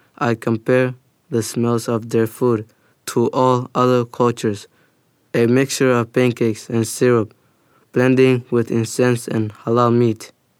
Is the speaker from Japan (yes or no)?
no; Somalia; English is a second language; now in Tukwila, United States; I'm from Somalia.